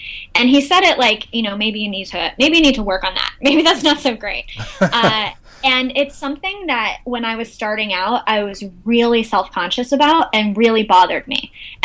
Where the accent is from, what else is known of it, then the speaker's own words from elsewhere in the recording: United States; to me, like, as an American, that seems so like messy and like kind of rude